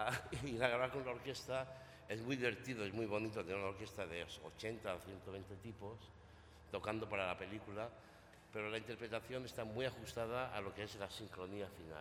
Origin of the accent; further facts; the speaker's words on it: Balearic Islands, Spain; also born or lived in Barcelona; Yo estudié en Barcelona, soy mallorquín, es una isla que hay en el Mediterráneo fantástica.